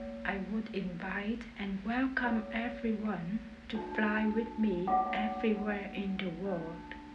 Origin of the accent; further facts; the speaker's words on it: Vietnam; English is a second language; now in London, United Kingdom; I'm from Vietnam. I came to the UK alone and live in London more than 10 years.